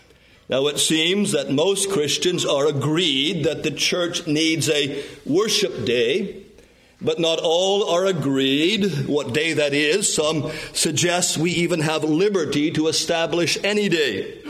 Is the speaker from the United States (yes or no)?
no; Canada; Growing up in Canada, we spent most of our growing up years in small mining town communities, and they were surrounded by a vast wilderness of forest, rivers, and lakes.